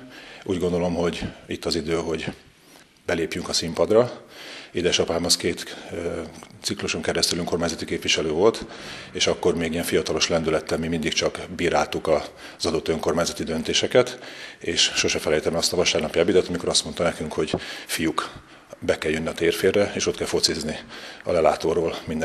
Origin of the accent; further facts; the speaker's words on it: Szekszárd, Tolna, Hungary; én mindig szekszárdiként is gondolkodtam